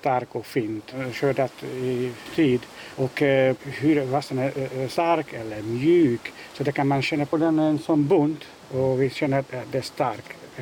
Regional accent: Hungary; Swedish is a second language; now in Sweden; Den kommer från mitt hemland, från Ungern.

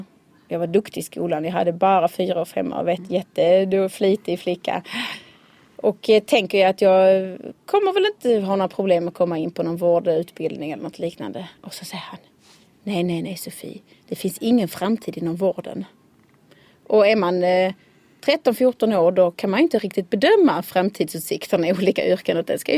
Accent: Malmö, Skåne, Sweden; also born or lived in Västerås; Jag är född och uppvuxen i Malmö. Mm. Mina föräldrar är från Kristianstad, trakten. Hela min släkt bor i orterna runt omkring och i Kristianstad. Men jag är uppvuxen i Malmö.

